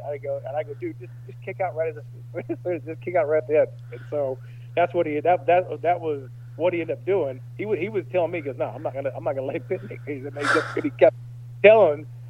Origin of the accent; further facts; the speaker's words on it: Hillsboro, Illinois, United States; I grew up in Southern Illinois, went to high school with Matt Hughes. I was from the same high school, Hillsborough, Illinois.